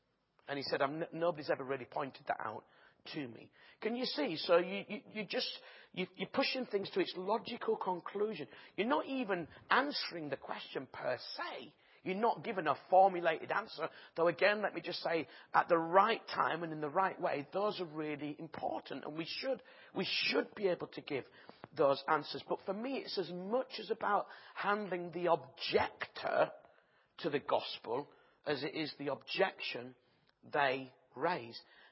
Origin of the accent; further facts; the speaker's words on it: Bradford, Yorkshire and the Humber, United Kingdom; And I'm from Bradford.